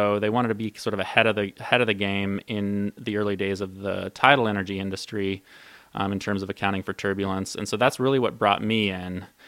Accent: Alaska, United States; NREL is based in Golden, Colorado, but I grew up here in Alaska, and I'm really excited to be up here talking about tidal energy today.

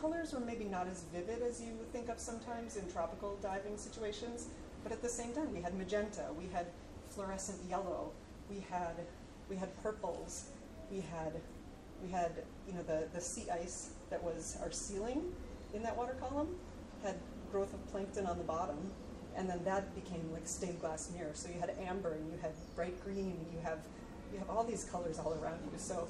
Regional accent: Wisconsin, United States; Oh, well, since I grew up in Wisconsin, I have to say there were some things that were quite similar.

